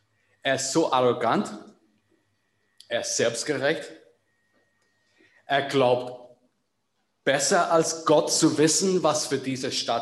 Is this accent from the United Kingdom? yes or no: yes; Northern Ireland, United Kingdom; Ich bin in Nordirland groß geworden als Protestant.